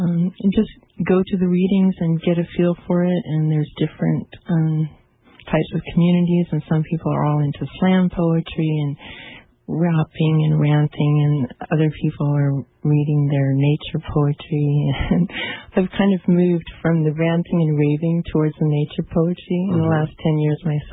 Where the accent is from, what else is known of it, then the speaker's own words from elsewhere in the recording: Alaska, United States; I grew up in Alaska in a small town of about 500 people